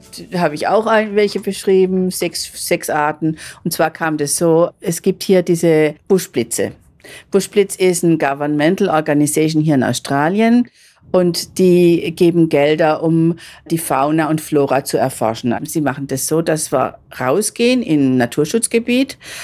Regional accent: Baden-Württemberg, Germany; Ich bin aufgewachsen im Schwarzwald und das haben wir gerade hinter dem Haus, haben wir einen Wald gehabt

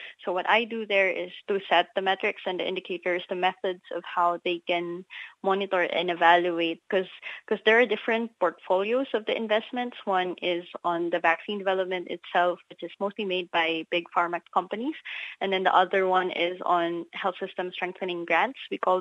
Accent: Philippines; English is a second language; now in Brisbane, Australia; So I'm the one from the Philippines.

